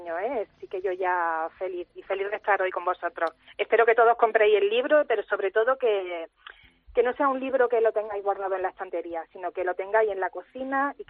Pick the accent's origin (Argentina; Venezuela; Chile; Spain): Spain; Jaén, Andalusia; yo además, como buena jiennense y jainera, lo defiendo